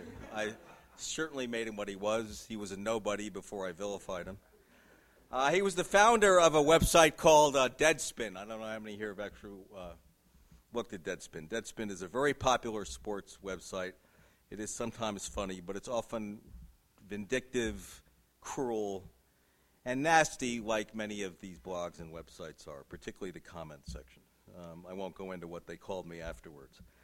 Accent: New York, United States; I think it had a lot to do with growing up in New York and loving newspapers.

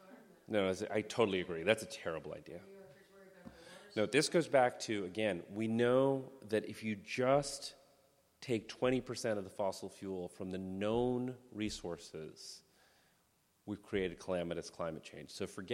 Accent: Boston, Massachusetts, United States; other than my own personal experiences growing up in Boston with the BPD

